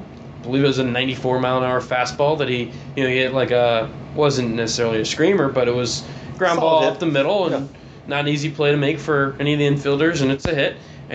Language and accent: English; Northeast, United States; Like I'm from the Northeast